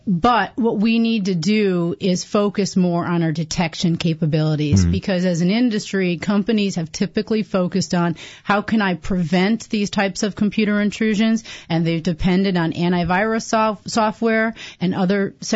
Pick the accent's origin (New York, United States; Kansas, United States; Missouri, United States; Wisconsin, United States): Wisconsin, United States; born and raised in Wisconsin